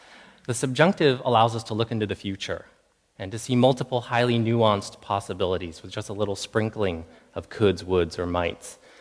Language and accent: English; Pennsylvania, United States; Growing up in Pennsylvania as a Vietnamese refugee, I often thought about what would have happened if my family hadn't escaped Saigon in 1975.